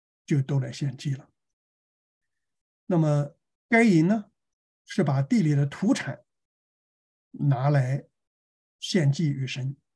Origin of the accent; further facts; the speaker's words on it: China; 这个我们中国人啊，这个在 几十年以前的时候，那么我们都相信无神论啊，我们相信共产主义理想，是吧？我们不相信有神。